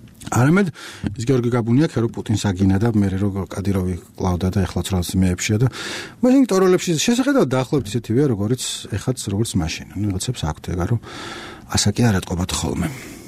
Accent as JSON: {"language": "Georgian", "region": "Imereti", "country": "Georgia", "said": "მე ვფიქრობ ხოლმე მაგას და მე რამე იმერელი ვარ."}